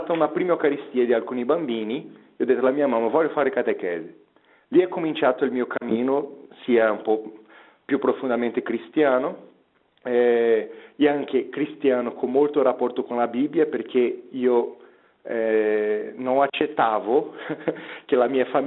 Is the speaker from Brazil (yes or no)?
yes; Goiânia, Goiás, Brazil; io sono brasiliano, del centro del Brasile, una città che si chiama Goiânia, 200 chilometri a sud-ovest di Brasília